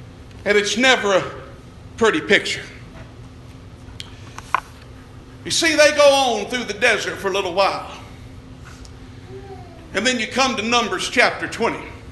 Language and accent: English; Tennessee, United States; Now I'm from East Tennessee. We'd kind of call that what you'd call a spat.